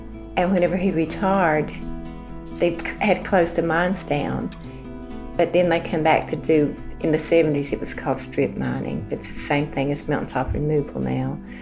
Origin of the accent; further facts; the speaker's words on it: Lenoir, West Virginia, United States; I'm from Lenoir, West Virginia. I've lived here for the last 47 years.